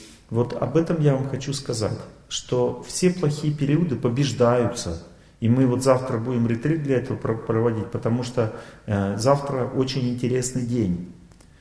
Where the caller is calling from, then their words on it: Ukraine; Вот, я привет всем из Украины говорю вот об этом.